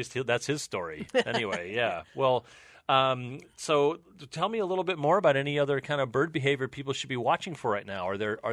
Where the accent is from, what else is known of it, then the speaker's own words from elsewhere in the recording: Northeast, United States; I grew up in the Northeast